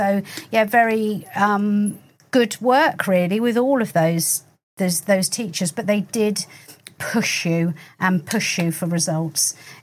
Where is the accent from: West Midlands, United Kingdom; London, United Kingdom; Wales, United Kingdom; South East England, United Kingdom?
South East England, United Kingdom; born there; I was born here on the Isle of Wight at St Mary's Hospital.